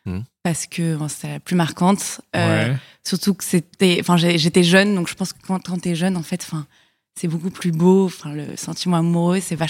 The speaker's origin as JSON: {"language": "French", "town": "Paris", "region": "Île-de-France", "country": "France", "said": "j'ai 27 ans et je suis parisienne."}